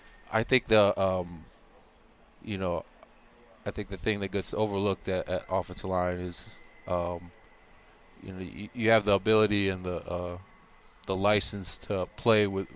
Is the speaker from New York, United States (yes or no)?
no; Hawaii, United States; Yeah, growing up in Hawaii, my grandma did all that for me and my older brother especially